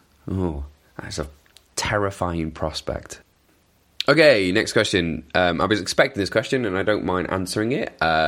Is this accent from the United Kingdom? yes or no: yes; Wales, United Kingdom; Now, I should have said that with a Welsh accent, but being Welsh, I don't want to upset my fellow countrymen with my terrible Welsh accent